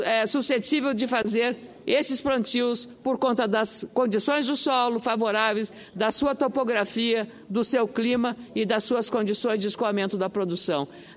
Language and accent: Portuguese; Lagoa Vermelha, Rio Grande do Sul, Brazil; born there; a cidade onde eu nasci, que é Lagoa Vermelha